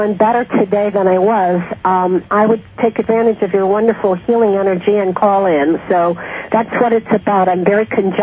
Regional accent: Rochester, New York, United States; I'm also from Rochester.

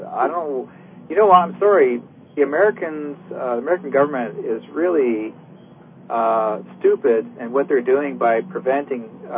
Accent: Canada; basically I'm a Canadian.

